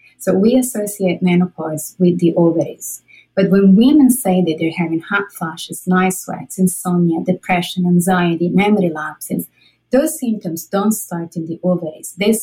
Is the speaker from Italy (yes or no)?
yes; Italy; I'm Italian. I'm from Italy.